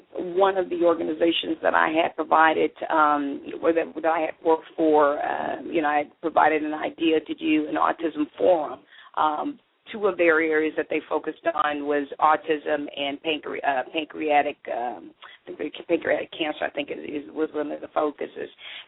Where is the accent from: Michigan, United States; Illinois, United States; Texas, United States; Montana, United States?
Illinois, United States; East St. Louis; I actually grew up and born and raised in East St. Louis, Illinois, and I attended schools in East St. Louis, Illinois.